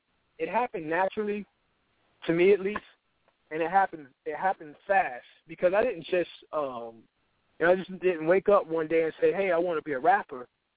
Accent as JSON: {"language": "English", "town": "Miami", "region": "Florida", "country": "United States", "tie": "born or raised there", "said": "You know, I grew up in Miami, Liberty City, Overtown, and, you know, I just manage, you know."}